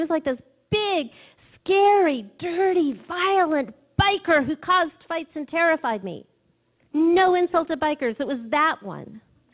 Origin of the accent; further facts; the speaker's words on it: California, United States; Maybe because I'm from California and spirituality comes easy.